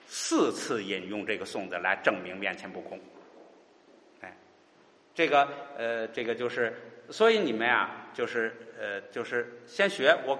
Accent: China; 我们中国人因为认为这个无不是没有嘛

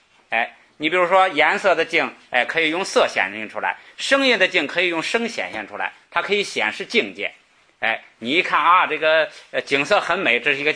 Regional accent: China; 比如说我们中国人叫这个说叫桌子，你就知道一说桌子这个声音

